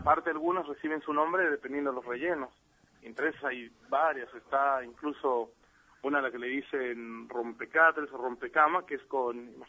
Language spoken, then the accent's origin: Spanish; Mexico; Si yo soy mexicano.